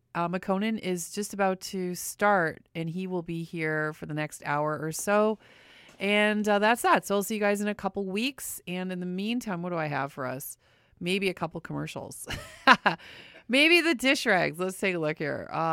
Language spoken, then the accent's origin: English; Windsor, Ontario, Canada; but apparently they've since moved to Windsor, Ontario, my hometown.